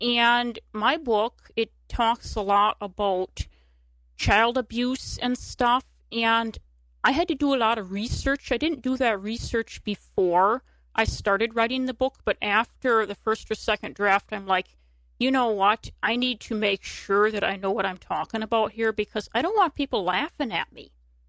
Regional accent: Chippewa Falls, Wisconsin, United States; now in Eau Claire, United States; So I'm from Chippewa Falls, but I live in Eau Claire now. I just turned 35, and I am a Christian

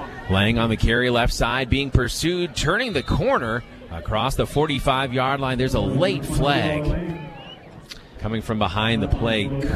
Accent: Rice Lake, Wisconsin, United States; Back in the day, kid growing up in Rice Lake

